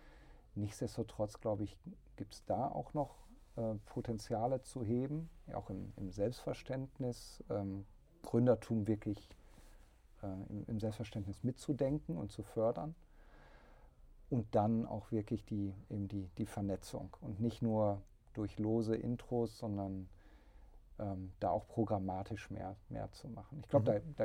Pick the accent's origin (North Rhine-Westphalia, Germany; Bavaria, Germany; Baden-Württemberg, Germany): North Rhine-Westphalia, Germany; Witten; also born or lived in Essen; Ich bin jetzt in Essen zwar geboren, aber dann in Witten groß geworden.